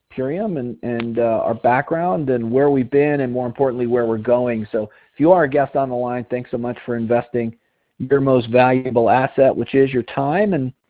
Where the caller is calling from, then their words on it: Colorado, United States; I'm calling in from Colorado.